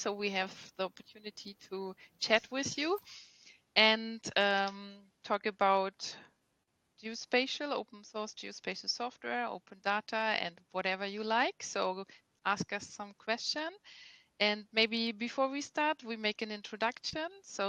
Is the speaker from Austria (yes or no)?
no; Cologne, North Rhine-Westphalia, Germany; I'm from Cologne.